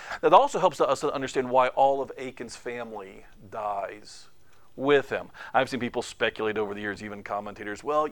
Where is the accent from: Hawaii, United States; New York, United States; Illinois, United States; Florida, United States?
Florida, United States; remember, I grew up in Florida, okay? So, I mean, it's always hot and humid, even like in December.